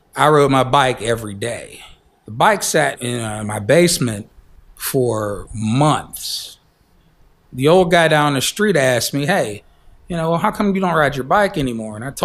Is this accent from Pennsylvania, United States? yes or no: yes; Pittsburgh, Pennsylvania, United States; I've lived in Penn Hills for approximately 20 years. Well, we grew up in Homewood. We also had a house in Garfield.